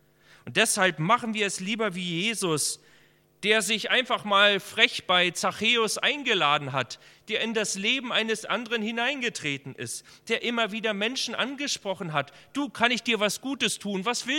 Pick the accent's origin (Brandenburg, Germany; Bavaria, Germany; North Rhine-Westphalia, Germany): Brandenburg, Germany; Templin; In meiner Kindheit, als ich aufgewachsen bin in Templin